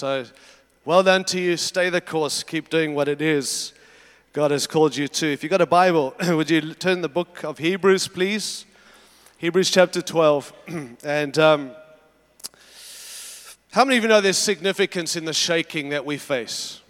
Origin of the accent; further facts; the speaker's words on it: United States; I'm from America. We have our own issues, as you know.